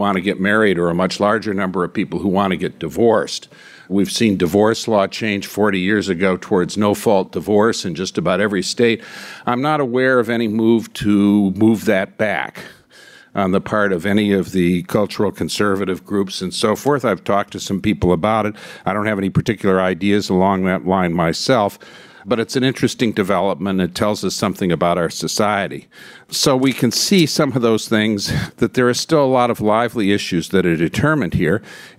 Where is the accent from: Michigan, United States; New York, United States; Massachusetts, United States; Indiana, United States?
Michigan, United States; When I was in my home state of Michigan recently